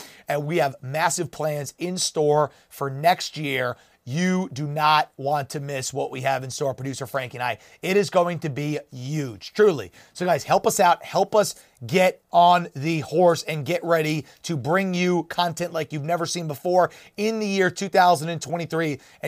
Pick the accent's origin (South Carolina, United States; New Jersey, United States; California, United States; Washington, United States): New Jersey, United States; So guys, we're going to start out here, my home state of New Jersey.